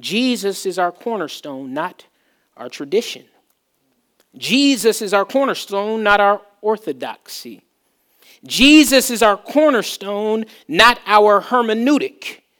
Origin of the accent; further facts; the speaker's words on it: Berkeley, California, United States; also born or lived in all over the US; I'm from Berkeley, California, right? And my dad joined the Army, so we lived all over the country